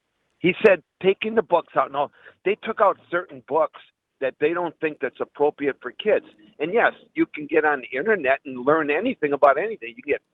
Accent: Menomonee Falls, Wisconsin, United States; Well, I grew up in Menominee Falls, and I graduated from Menominee Falls East High School back in the 70s, you know?

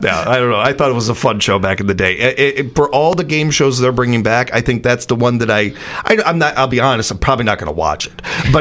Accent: Chicago, Illinois, United States; now in California, United States; I felt like growing up in Chicago, I seen and dealt with just about every darn thing, and I could handle just about anything.

